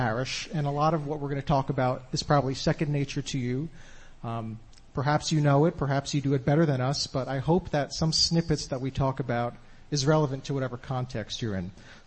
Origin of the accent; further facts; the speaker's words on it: New Jersey, United States; I'm joined by my esteemed colleague, Teresa. We're both from New Jersey.